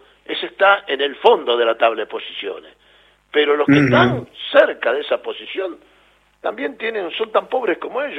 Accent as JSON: {"language": "Spanish", "town": "Rosario", "region": "Santa Fe", "country": "Argentina", "said": "Yo no soy santafesino, yo soy rosarino."}